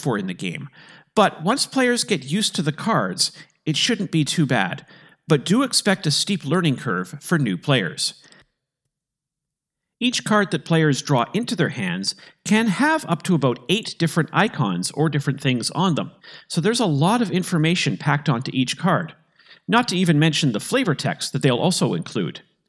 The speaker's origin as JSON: {"language": "English", "country": "Canada", "said": "As a Canadian, I love the fact that many of the ecosystems represented are from our country."}